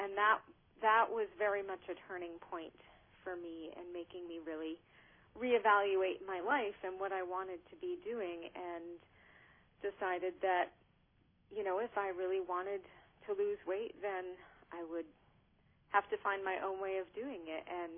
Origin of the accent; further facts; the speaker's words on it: Maine, United States; Because I'm from Maine, yes.